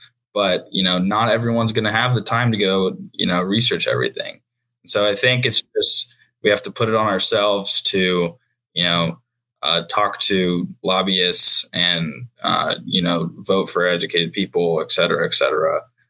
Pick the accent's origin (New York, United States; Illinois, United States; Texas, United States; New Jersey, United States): Texas, United States; I look forward to it becoming more prevalent in the future, especially in Texas, my home state.